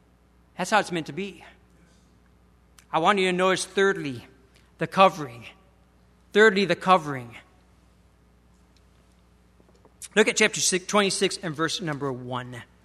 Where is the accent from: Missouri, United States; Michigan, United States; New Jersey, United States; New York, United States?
Michigan, United States; now in Florida, United States; I grew up in Michigan. We're known as clouds, okay? Gray skies.